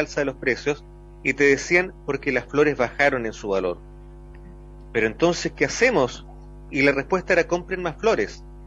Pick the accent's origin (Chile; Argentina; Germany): Chile; soy un desencantado de la política en general, como muchos chilenos